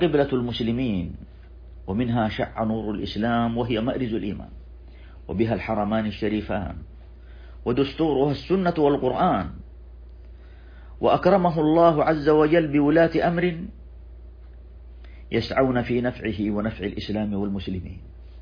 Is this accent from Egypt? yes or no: no; Saudi Arabia; إن من النعم علينا في بلادنا المملكة العربية السعودية